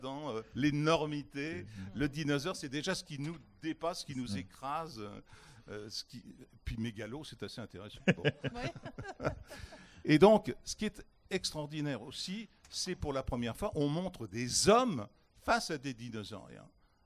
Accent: Nantes, Pays de la Loire, France; que j'adore en tant que Nantais, évidemment

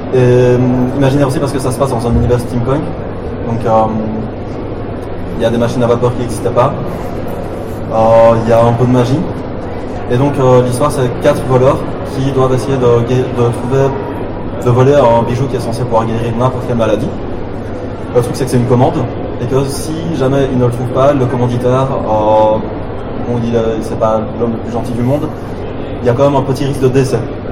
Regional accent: Belgium; Il y a toujours un petit truc qui fait qu'en fait on est belge et qu'on n'est pas autre chose.

